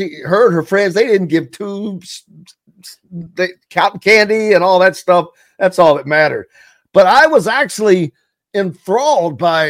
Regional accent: Indiana, United States; growing up in Southern Indiana, Louisville has had both as well.

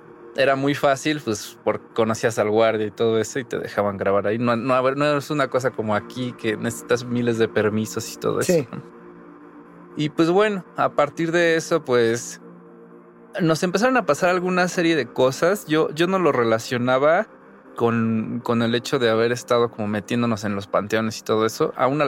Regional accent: La Piedad, Michoacán, Mexico; born or raised there; also born or lived in Encarnación de Díaz; now in Mexico City, Mexico

